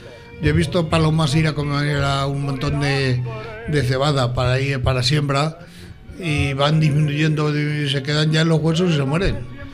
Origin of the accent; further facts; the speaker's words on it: Santa María del Campo Rus, Castilla-La Mancha, Spain; porque soy natural de Santa María del Campo Rus.